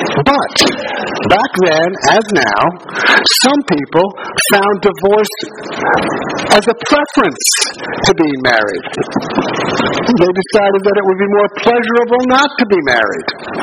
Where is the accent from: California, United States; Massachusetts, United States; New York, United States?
New York, United States; Brooklyn; I grew up in Bay Ridge, Brooklyn, and profanity was just part of the language there. And that's just what I grew up with.